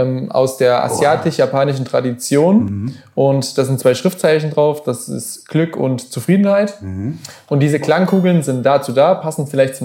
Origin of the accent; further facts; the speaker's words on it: Erfurt, Thuringia, Germany; Ich bin 32 Jahre jung, alt, wie man es nehmen will, und komme aus Erfurt.